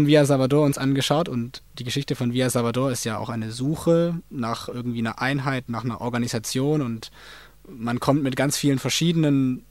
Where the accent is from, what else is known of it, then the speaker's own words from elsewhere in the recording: Germany; wie weit für mich als Deutscher die Sicht auf diese peruanische Industrie